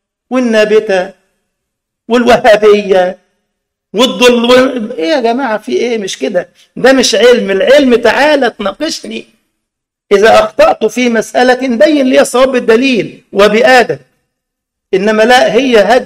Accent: Egypt; يعني مصيبة سودة من الشحرير والكيالين والحملات اللي عندنا في مصر ده.

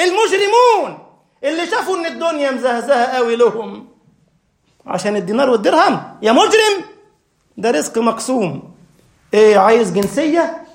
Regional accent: Egypt; لما خلصت التربيه العسكريه الجيش عندنا في مصر بعد الجامعه سنه 91، خدت سنه جيش وخرجت ما فيش شغل

